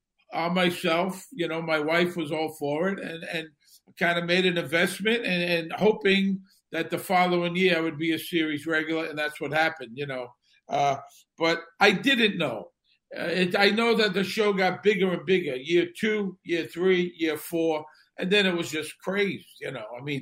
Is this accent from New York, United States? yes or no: yes; Brooklyn, New York, United States; You know, I come from Bensonhurst, Brooklyn. And at the time, growing up there in the 60s and 70s, it was one of the biggest mob enclaves in the city, if not the biggest.